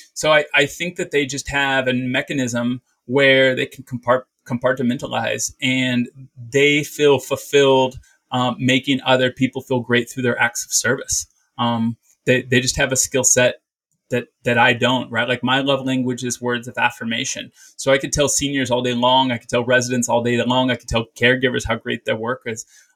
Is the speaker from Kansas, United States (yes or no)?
yes; Kansas, United States; I mean, I'm from Kansas.